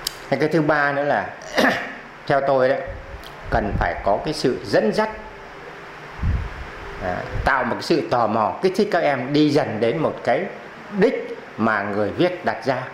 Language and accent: Vietnamese; Đại Lịch, Yên Bái, Vietnam; Quê tôi thì ở xã Đại Lịch, cũng là nơi cái vùng đất kháng chiến của Nguyễn Văn Trấn.